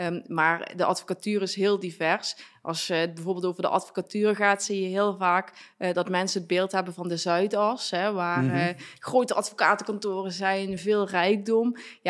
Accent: IJssel, Netherlands; En ik ben opgegroeid in IJssel, een dorpje, zeg maar, als je hier een beetje doorkijkt, dan zie je het liggen, zeg maar, ligt achter die heuvels. En daar ben ik opgegroeid.

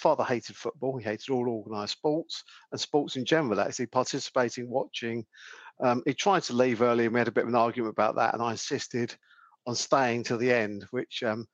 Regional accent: London, United Kingdom; And I grew up in London.

